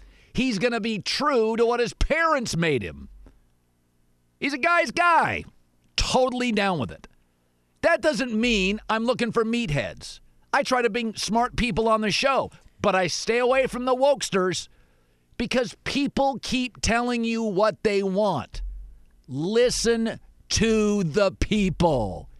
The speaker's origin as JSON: {"language": "English", "region": "England", "country": "United Kingdom", "said": "I'm from England. It's gray."}